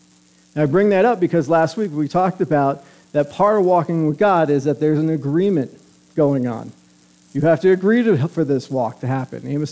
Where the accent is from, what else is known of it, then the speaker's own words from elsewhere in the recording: Northeast, United States; I'm from the Northeast. A lot of people will say Northeast people are very guarded.